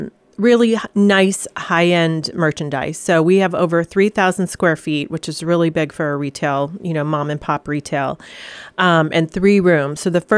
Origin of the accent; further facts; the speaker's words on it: New Mexico, United States; also born or lived in Vermont; now in Connecticut, United States; I'm a transplant. I grew up in New Mexico and came to...